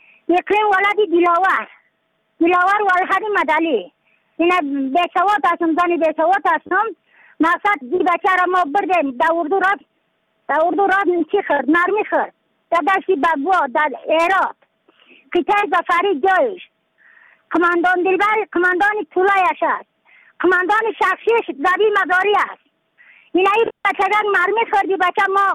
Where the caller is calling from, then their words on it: Badakhshan, Afghanistan; از بدخشان هستم، مرکز بدخشان، رسوالی اکلی پایان، قیره وینگ،